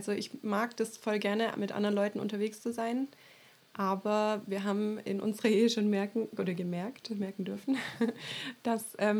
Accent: Brazil; Genau, ich bin nicht mal in Deutschland aufgewachsen, also geschweige denn Deckenbronn. Ich durfte in Brasilien groß werden. Ich war 6 Monate alt, als meine Eltern als Missionare damals nach Brasilien gegangen sind.

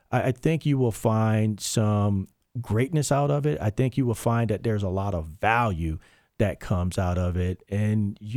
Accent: Louisiana, United States; born there; I was born in Louisiana.

